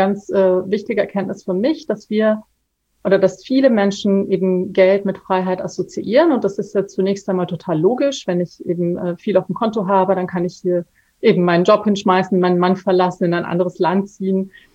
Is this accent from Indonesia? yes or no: yes; Bali, Indonesia; ich habe als Kind auf Bali gelebt, in einer ganz traditionellen Dorfstruktur, wo einfach jeder jedem immer hilft